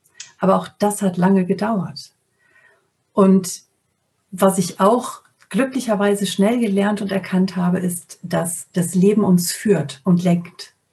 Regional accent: North Rhine-Westphalia, Germany; Also ich bin am Niederrhein aufgewachsen und habe zu dem Zeitpunkt in der Nähe von Moers, Duisburg gewohnt

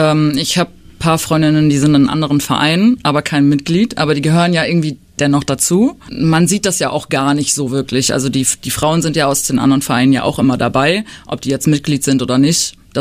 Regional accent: Spich, North Rhine-Westphalia, Germany; Und ich komme eigentlich aus Spisch. Mhm. Und da bin ich immer mit Vereinen groß geworden halt.

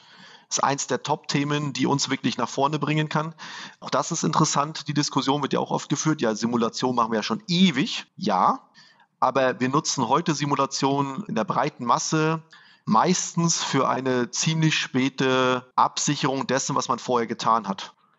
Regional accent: Northern Germany, Germany; ich bin Norddeutscher

